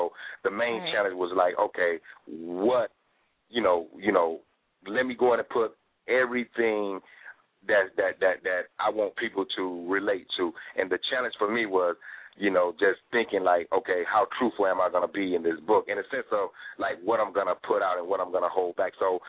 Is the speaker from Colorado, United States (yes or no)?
no; Georgia, United States; I was straight from Georgia. I'm a Georgia native.